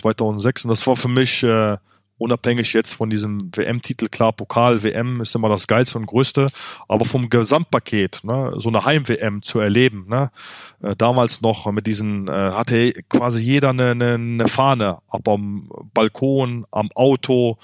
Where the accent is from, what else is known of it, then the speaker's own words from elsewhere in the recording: Germany; Ich bin in Deutschland groß geworden. Deutschland hat mir viel gegeben.